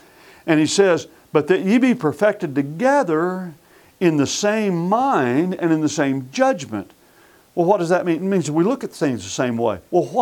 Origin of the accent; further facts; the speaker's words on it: Arizona, United States; also born or lived in Texas; Now, I was born in Texas, but I was raised in Arizona.